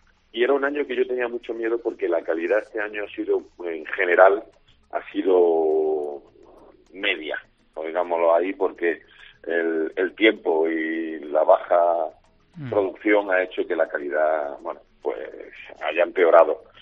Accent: Jaén, Andalusia, Spain; Y yo es que soy de Jaén, yo soy un fabricante de aceite de Jaén.

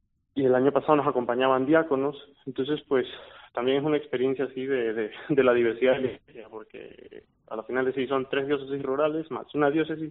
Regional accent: Guayaquil, Guayas, Ecuador; also born or lived in Pamplona, Spain; yo soy de Guayaquil, de Ecuador, pero viví en Pamplona

